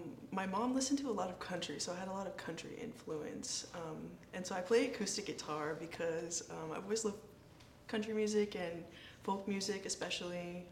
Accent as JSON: {"language": "English", "town": "Hayward", "region": "California", "country": "United States", "said": "I'm from Hayward, California. That's where I started my creative journey with music."}